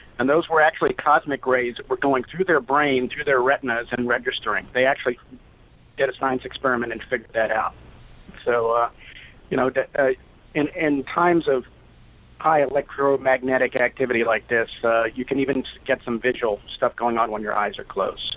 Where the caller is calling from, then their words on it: Los Angeles, California, United States; from L.A.